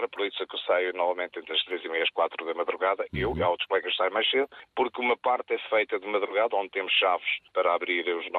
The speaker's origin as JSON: {"language": "Portuguese", "region": "Leiria", "country": "Portugal", "said": "Eu sou de Leiria"}